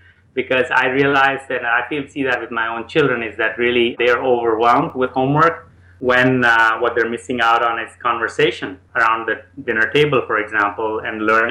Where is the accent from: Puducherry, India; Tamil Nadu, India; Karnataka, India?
Puducherry, India; Pondicherry; also born or lived in Nanded; Yeah, I was born in Nanded, Maharashtra state. But actually, I really grew up in Pondicherry in the south of Chennai.